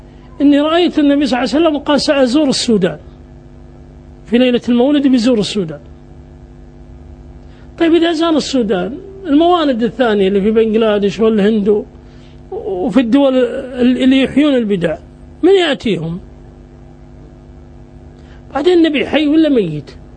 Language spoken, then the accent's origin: Arabic; Najd, Saudi Arabia; وصار القتال في منطقة عندنا في نجد